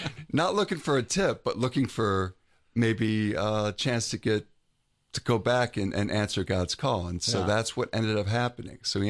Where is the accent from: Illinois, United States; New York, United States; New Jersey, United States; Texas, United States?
Illinois, United States; Chicago; I'm from Chicago, cradle Catholic, only child. Product of divorced parents.